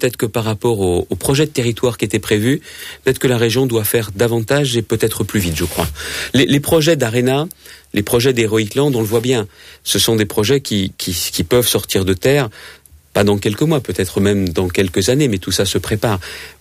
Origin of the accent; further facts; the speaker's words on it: Hauts-de-France, France; parce que je viens de la Picardie, c'est la même région.